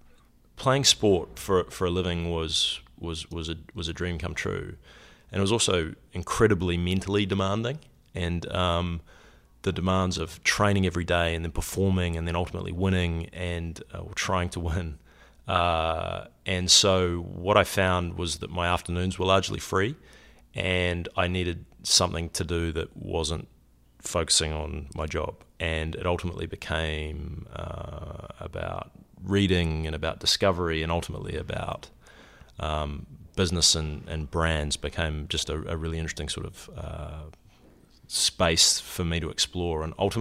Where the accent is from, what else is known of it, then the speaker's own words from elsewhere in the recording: New Zealand; moved away as an adult; Well, the accent is, hopefully everyone can understand what I'm saying as a starting point. I grew up in New Zealand. I came to university here on a soccer scholarship